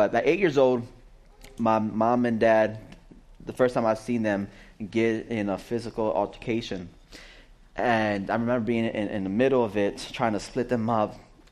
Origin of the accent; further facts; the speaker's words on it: Massachusetts, United States; also born or lived in Puerto Rico; I was born in Puerto Rico. We moved to Massachusetts. I was 3 years old.